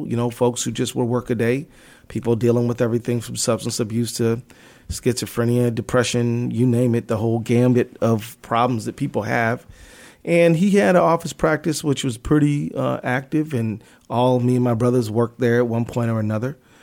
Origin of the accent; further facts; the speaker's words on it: Detroit, Michigan, United States; I was born inside the city of Detroit, grew up there.